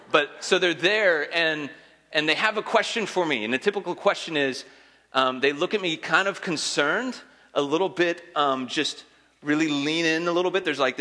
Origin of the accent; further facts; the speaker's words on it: Wisconsin, United States; I'm from Wisconsin.